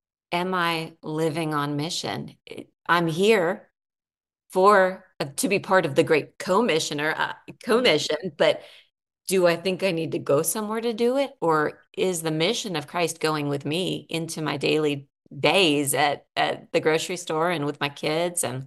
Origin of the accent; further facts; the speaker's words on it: California, United States; now in Texas, United States; And I'm from California. We raised our kids there for the most part.